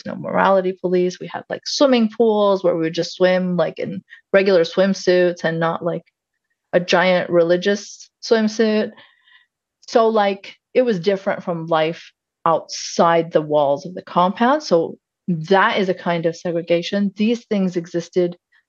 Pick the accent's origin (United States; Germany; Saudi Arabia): Saudi Arabia; growing up in Saudi Arabia, you think, especially as someone who's critical of it, you think, wow, this is a very oppressive country